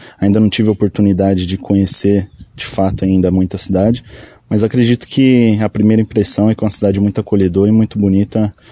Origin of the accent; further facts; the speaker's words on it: São Paulo, Brazil; now in Cascavel, Brazil; Cara, eu sou de São Paulo, cheguei em Cascavel